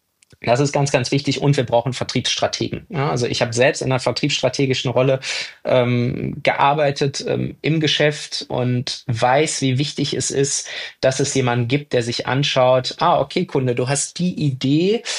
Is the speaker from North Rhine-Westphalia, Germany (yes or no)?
yes; North Rhine-Westphalia, Germany; ja, also ich komme aus dem Ruhrgebiet